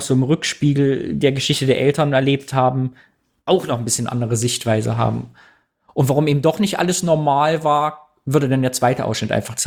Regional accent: East Germany, Germany; wir Ossis manchmal auch ein bisschen anders sind und eine andere Herangehensweise

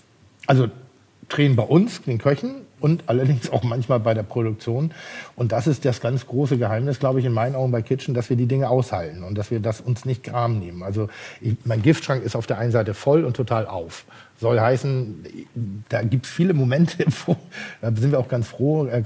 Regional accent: Pinneberg, Schleswig-Holstein, Germany; weil ich komme aus Pinneberg

